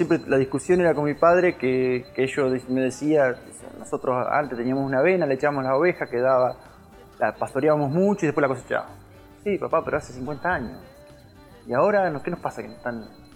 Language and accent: Spanish; Guaminí, Buenos Aires Province, Argentina; soy productor agroecológico de Guaymini, provincia de Buenos Aires, sudoeste de la provincia. Estamos cerca de La Pampa y a 200 kilómetros de Bahía Blanca.